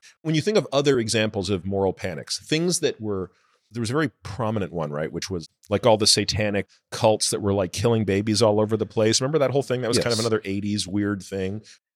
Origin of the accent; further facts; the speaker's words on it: Canada; I grew up in Canada.